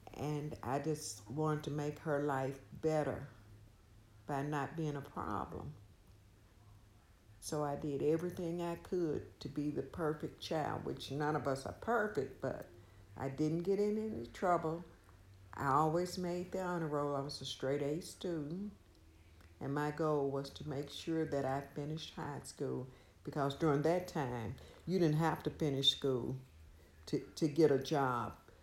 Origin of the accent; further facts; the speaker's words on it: Memphis, Tennessee, United States; I grew up in Memphis. Most of my life I lived in Chicago, Illinois during my teenage years. About five consecutive summers that I would spend there.